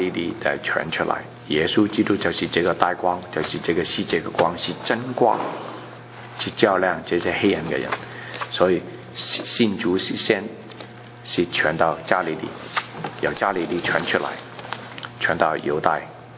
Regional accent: China; 神也爱我们中国人

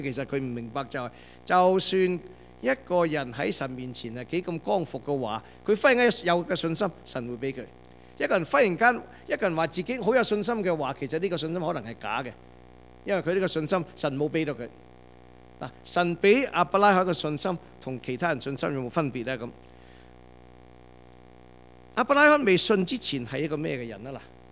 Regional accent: Guangdong, China; 我们广东人有一句话叫做大水冲到龙王庙

